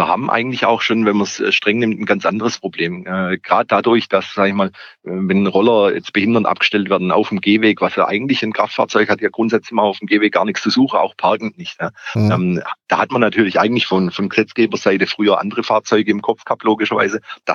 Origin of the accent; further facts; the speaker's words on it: Calw, Baden-Württemberg, Germany; Wenn ich an meine Heimatstadt Calw im Schwarzwald denke